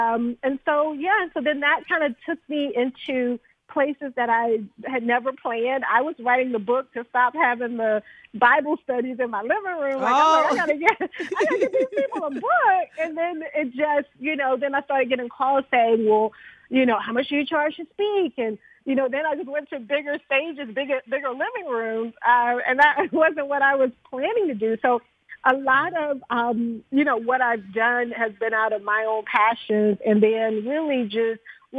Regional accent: Jackson, Mississippi, United States; And I got both of those passions from growing up in Mississippi, in Jackson, Mississippi, where I spent a lot of time with my grandparents on their farm.

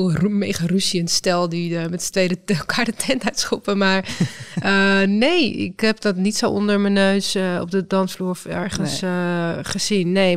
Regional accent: Amsterdam, North Holland, Netherlands; En ik ben in Amsterdam opgegroeid.

